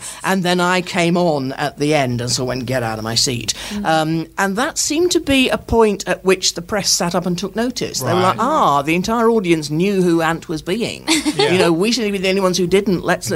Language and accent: English; United Kingdom; I'm British and my lips are moving